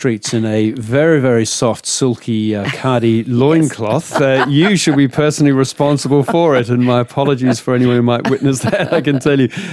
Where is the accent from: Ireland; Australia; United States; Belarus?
Australia; I'm an Aussie sort of a bloke